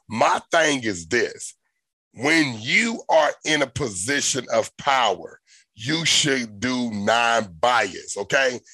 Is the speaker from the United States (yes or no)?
yes; Southern US, United States; I grew up in the South, and the South is not the same.